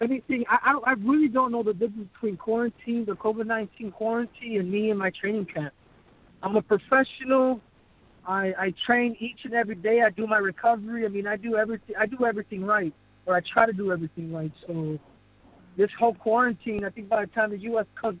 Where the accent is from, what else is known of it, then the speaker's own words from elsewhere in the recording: Arizona, United States; We're both from Arizona.